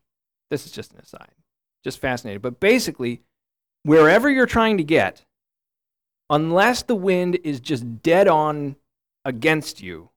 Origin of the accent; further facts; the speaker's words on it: United States; As an American, I started with our nation, right? We are Americans.